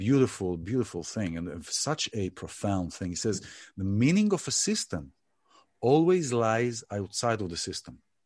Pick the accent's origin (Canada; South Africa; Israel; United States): Israel; we grew up in Israel, we've seen things